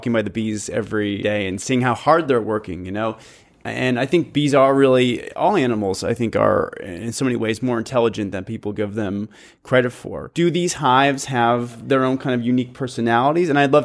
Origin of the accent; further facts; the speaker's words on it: Wisconsin, United States; I grew up in Wisconsin, so mosquitoes everywhere.